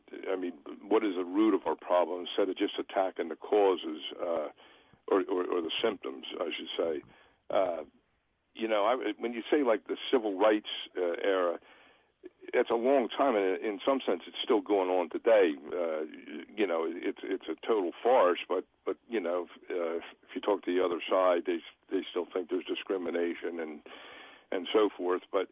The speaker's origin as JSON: {"language": "English", "region": "Pennsylvania", "country": "United States", "tie": "born or raised there", "said": "like, I was raised 40 miles outside of Philadelphia, and I think I remember the first time I ever actually saw a black person."}